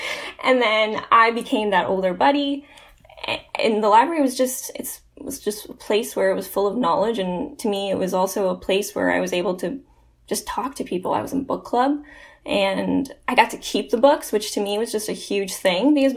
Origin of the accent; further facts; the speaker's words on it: Chicago, Illinois, United States; I'm from Chicago, Illinois, and that's also where I'm located.